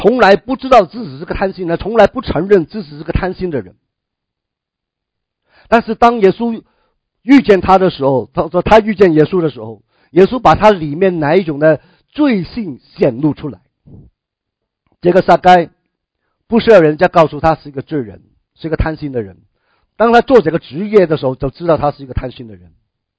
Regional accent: China; 就像我们中国被日本在侵略的时候，有很多中国人帮日本人来打我们中国人的时候

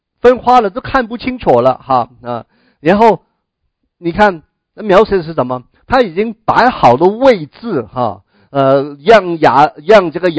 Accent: China; 就是不单只是以色列人的传统是这样，我们中国人也不是一样吗？我们都明白哈，在古代的里面，长子长房是非常高的一个的身份一个位置啊。

